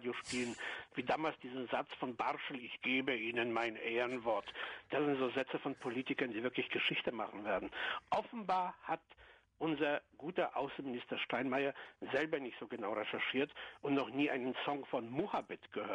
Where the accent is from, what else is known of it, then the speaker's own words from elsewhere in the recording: Cologne, North Rhine-Westphalia, Germany; weil ich komme auch aus Köller und kann die Stadt nicht leiden.